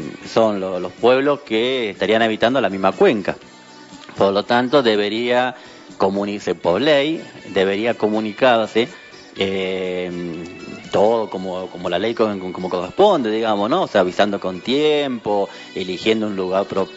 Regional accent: Mendoza, Argentina; nosotros como mendocinos estamos distribuyendo el agua para los campos

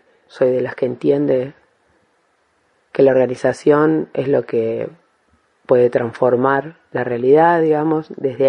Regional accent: Paraná, Entre Ríos, Argentina; born there; now in Santa Fe, Argentina; hace muchos años que vivo en la ciudad de Santa Fe, soy nacida en Paraná.

